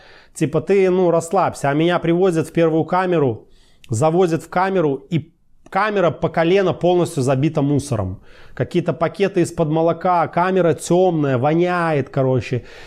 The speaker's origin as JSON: {"language": "Russian", "country": "Belarus", "said": "Я говорю, не, я вообще с Беларуси. В Нью-Йорке никогда не был."}